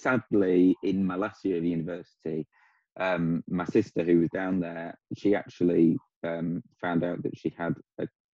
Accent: Ambleside, North West England, United Kingdom; also born or lived in Bournemouth; But I actually grew up in the South Lakes. So I grew up in Ambleside originally. And I went to school in Ambleside and then Coniston and then Ulverston. So I kind of dotted around Cumbria a little bit.

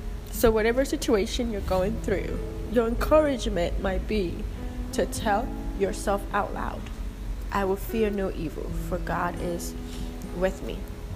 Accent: Ghana; when I was growing up, when I was a little girl, I'm African. I'm Ghanaian.

